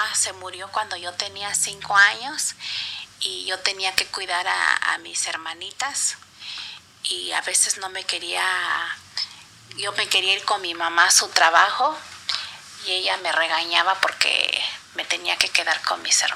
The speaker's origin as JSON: {"language": "Spanish", "region": "Oaxaca", "country": "Mexico", "tie": "born or raised there", "also_born_or_lived": "San José Chinantequilla", "said": "Yo nací en 1968 en un pueblo que se llama San José Chinantequilla, en el estado de Oaxaca, México."}